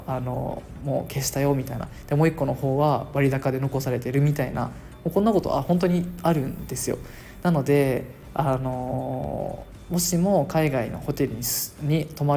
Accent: Okinawa, Japan; これはもう僕の地元沖縄に来る方に顕著に見られますが

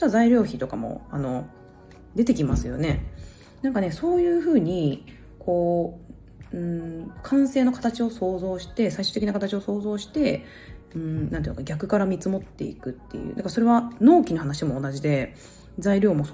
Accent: Aichi, Japan; 私そのものづくりの国というか、まあ、愛知出身なので、

